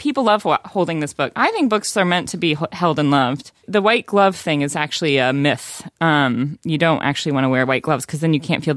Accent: United States; now in United Kingdom; Well, for me, as an American, there's not too much that is getting in the way directly surrounding Brexit.

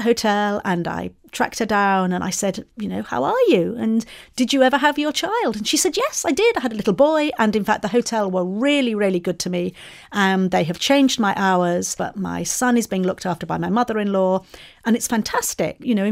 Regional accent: Malaysia; now in Singapore; one of the boys that I went to school with, who lives in my hometown back in Malaysia, he wants to marry me. I didn't want to get married because I love my life in Singapore.

